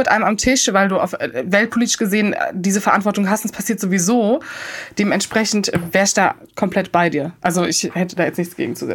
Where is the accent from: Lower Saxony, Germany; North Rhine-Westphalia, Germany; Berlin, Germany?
North Rhine-Westphalia, Germany; Cologne; ich als Kölnerin, mein kölsches Herz